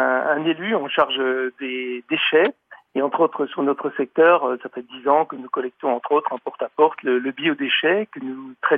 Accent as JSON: {"language": "French", "town": "Colmar", "region": "Grand Est", "country": "France", "said": "chez nous en Alsace à Colmar."}